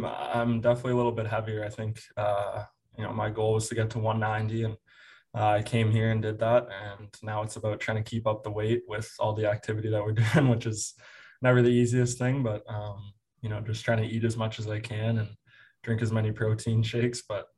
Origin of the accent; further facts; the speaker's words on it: Aurora, Ontario, Canada; I did it in Aurora, Ontario, my hometown.